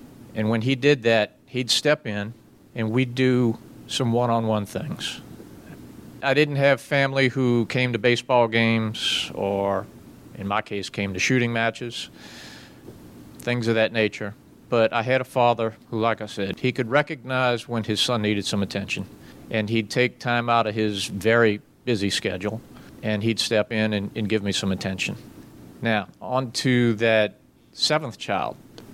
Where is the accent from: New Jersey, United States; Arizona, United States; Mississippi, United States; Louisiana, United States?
Louisiana, United States; New Orleans; I was born and raised in New Orleans.